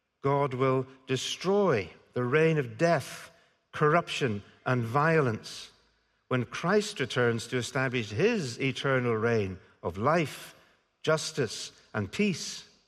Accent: United Kingdom; Then we're British, so we don't do that sort of thing.

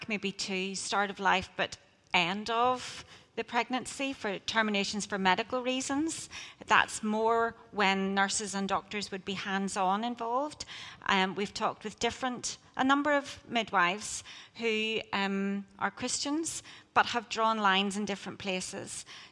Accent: Northern Ireland, United Kingdom; I'm from Northern Ireland, but I was across the water, so abortion was readily available.

